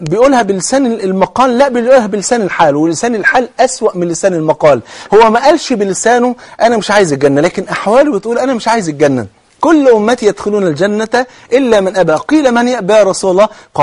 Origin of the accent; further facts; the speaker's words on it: Egypt; يعني الظهر عندنا في مصر بيؤذن حوالي